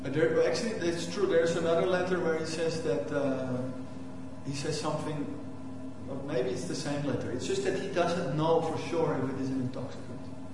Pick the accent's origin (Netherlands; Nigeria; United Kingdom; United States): Netherlands; Amsterdam, North Holland; because I'm from Amsterdam, and then people say it's all the same